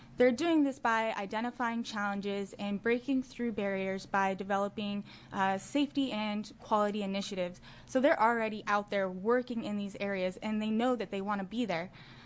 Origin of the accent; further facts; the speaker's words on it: Lebanon, Oregon, United States; I was born and raised in Lebanon, Oregon, and I have been a firsthand witness to the unmet needs of rural areas in Oregon.